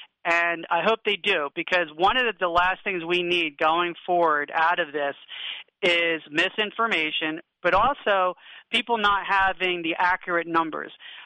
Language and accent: English; United States; And as an American, I feel terrible about what happened